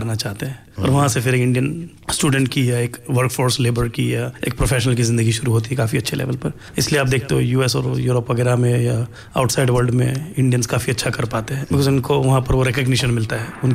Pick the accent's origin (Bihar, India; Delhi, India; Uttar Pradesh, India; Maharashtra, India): Maharashtra, India; Mumbai; moved away as an adult; also born or lived in Switzerland; मैं यहीं पर बॉम्बे में पैदा हुआ हूँ और बॉम्बे में ही बड़ा पड़ा हूँ।